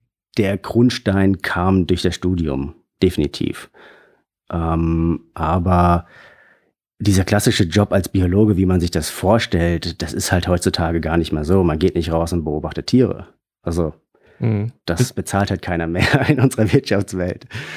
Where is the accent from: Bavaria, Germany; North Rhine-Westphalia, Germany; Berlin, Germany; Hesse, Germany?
Hesse, Germany; wie du schon richtig gesagt hast. Ich komme aus Hessen. Hab aber unter anderem auch in Wien studiert, habe da meinen Master gemacht, meinen Bachelor habe ich in Gießen gemacht